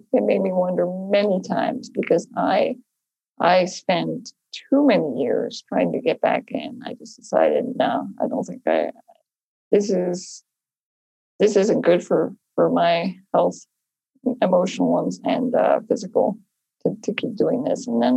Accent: Philadelphia, Pennsylvania, United States; also born or lived in Phoenix; when we got married, we moved from Philadelphia, where we're from, to Phoenix, Arizona.

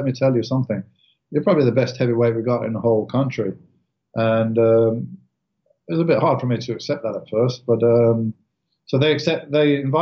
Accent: England, United Kingdom; I was from England

